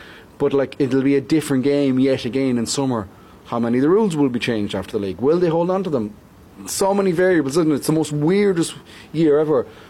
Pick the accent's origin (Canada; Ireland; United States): Ireland; Galway, Connacht; I grew up here in Galway. It's football, football, football.